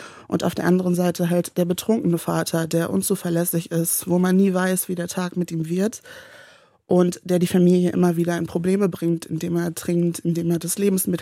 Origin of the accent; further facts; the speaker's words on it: North Rhine-Westphalia, Germany; Ich bin im Sauerland aufgewachsen, in einer Arbeiterfamilie mit einem Suchtthema